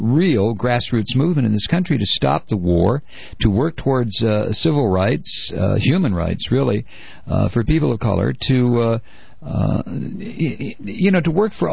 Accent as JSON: {"language": "English", "country": "United States", "said": "all right, I'm an American."}